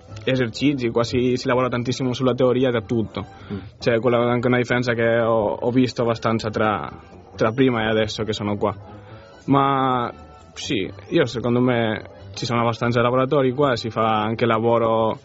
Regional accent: Barcelona, Catalonia, Spain; Italian is a second language; now in Turin, Italy; Io vengo di Barcellona. Ho fatto la triennale lì e ho deciso di trasferirmi qua per fare la magistrale qua a Torino.

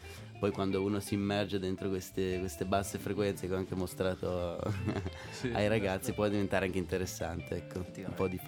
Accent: Turin, Piedmont, Italy; born there; sono nato a Torino, proprio cittadino

